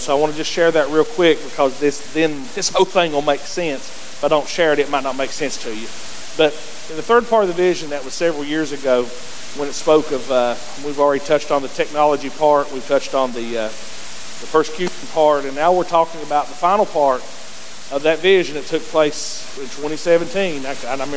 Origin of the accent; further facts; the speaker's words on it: Greenville, United States; I remember growing up myself, I grew up in Greenville where we had a lot of game rooms.